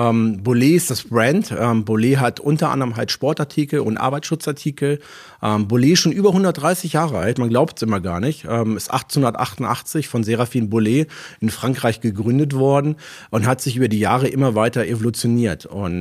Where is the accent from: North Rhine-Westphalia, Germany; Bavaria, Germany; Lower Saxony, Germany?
Lower Saxony, Germany; Hanover; Ich bin 44 Jahre jung. Meine Heimat ist Hannover.